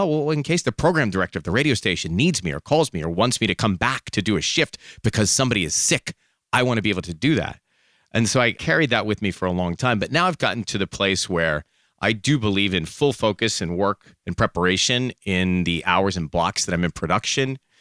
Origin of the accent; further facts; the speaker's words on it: Atlanta, Georgia, United States; moved away as an adult; now in Los Angeles, United States; I wanted to move to Los Angeles when I was growing up in Atlanta. I had a dream to do that when I was a teenager. I made that dream come true when I was 19, still a teenager.